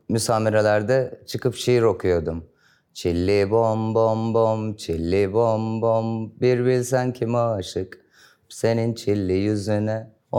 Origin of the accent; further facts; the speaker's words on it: Istanbul, Turkey; Ben Koca Mustafa Paşa'da doğdum. Guraba Hastanesi galiba. Sabah 9.15. Sonra Tophane'ye geçtik. Atölyede çalışmaya başladım. Sonra 500 evler Gazi Osman Paşa Küçükköy, böyle gitti.